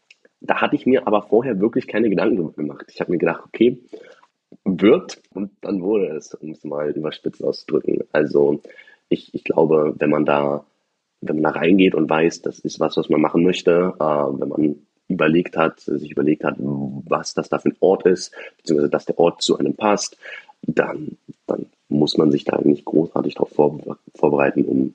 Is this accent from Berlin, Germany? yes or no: yes; Berlin, Germany; Ich lebe in einer Großstadt, ich bin Berliner